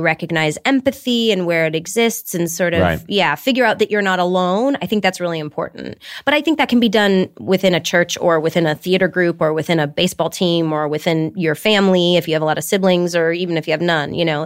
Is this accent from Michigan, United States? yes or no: yes; Detroit, Michigan, United States; I mean, I grew up in Detroit.